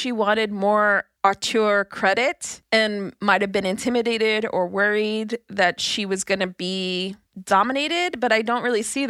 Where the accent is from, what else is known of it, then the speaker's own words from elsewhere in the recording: Brooklyn, New York, United States; I'm not related to her. I'm from Brooklyn. I'm not from the Bronx.